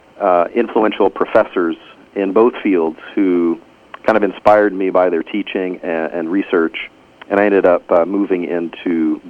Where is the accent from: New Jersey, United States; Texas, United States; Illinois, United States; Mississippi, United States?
Texas, United States; Houston; Growing up in Houston, my exposure was to primarily non-denominational evangelical congregations and a few Baptist congregations here and there